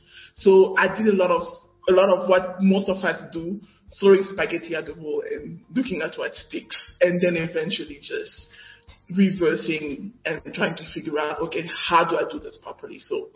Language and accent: English; South Africa